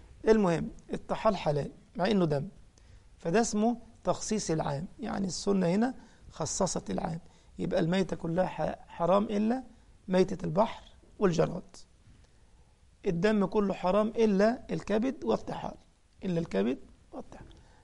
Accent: Egypt; أنا من مصر ومش معهود عندنا الجراد، لكن في الخليج معهود، في بلاد المغرب معهود صح، إنما عندنا في مصر ما لا نعهده، إنما أنا لما روحت السعودية رأيته

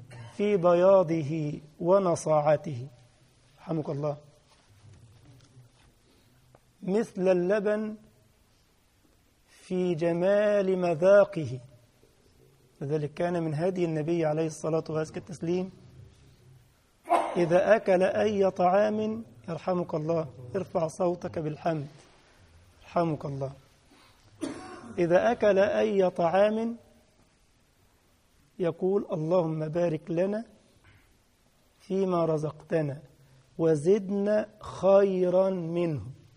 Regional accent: Egypt; يعني كلمة خدام دي عندنا في مصر عيب

